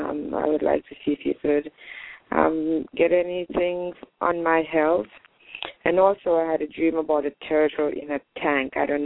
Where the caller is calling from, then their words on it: Connecticut, United States; I'm calling from Connecticut.